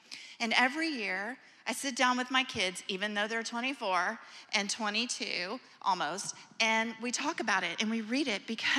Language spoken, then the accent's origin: English; Texas, United States; born there; also born or lived in Florida; now in California, United States; I moved here to California from Texas, from Florida, Texas is where I was born. I moved to Florida with my husband and then ended up here.